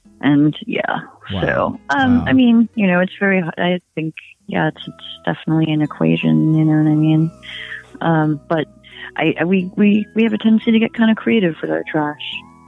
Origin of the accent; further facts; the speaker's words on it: Hawaii, United States; so I feel that connection very strongly, you know, just from being local and also from, you know, being Hawaiian and my just having all my family here.